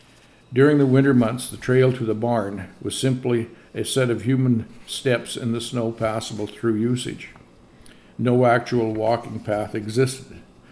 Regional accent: United States; I was raised on a homestead in a very small log home situated about 2 miles west of what is now the county beach on Baptiste Lake

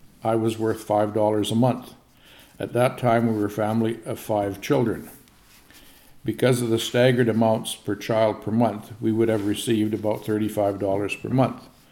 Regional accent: United States; I was raised on a homestead in a very small log home situated about 2 miles west of what is now the county beach on Baptiste Lake

